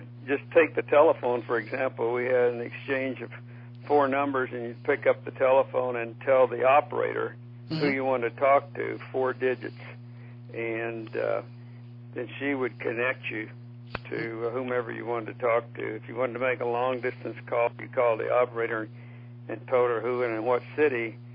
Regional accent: Poplar Bluff, Missouri, United States; born there; I was born in Poplar Bluff, Missouri.

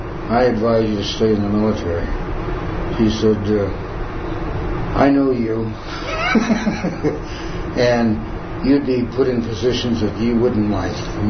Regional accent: Colorado, United States; I'm from Colorado. Oh, I'm from Colorado.

